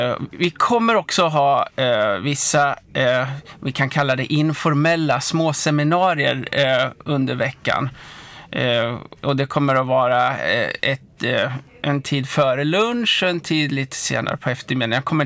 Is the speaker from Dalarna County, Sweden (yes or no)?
no; Karlstad, Värmland, Sweden; Jag kommer från Karlstad och jag är här den här veckan